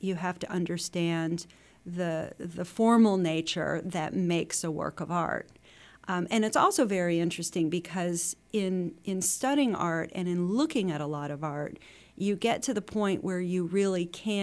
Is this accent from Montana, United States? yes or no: no; Cleveland, Ohio, United States; I grew up in Cleveland, Ohio, and my art museum was the Cleveland Museum of Art.